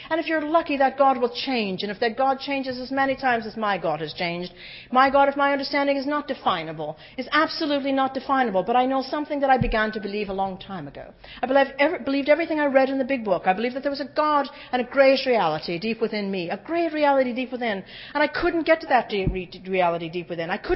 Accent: Ireland; I'm Irish.

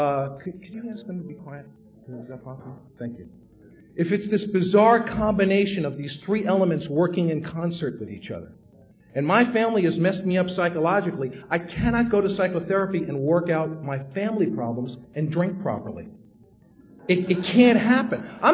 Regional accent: New York City, New York, United States; And I grew up in this family, and I had a tough time growing up in the Bronx.

